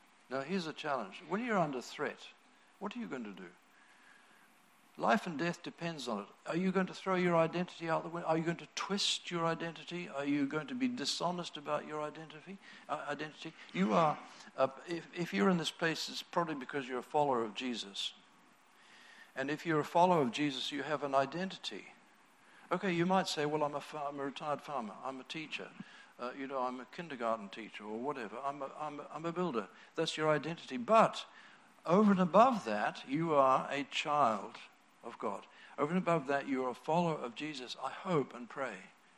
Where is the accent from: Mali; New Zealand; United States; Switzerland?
New Zealand; knowing I'm a New Zealander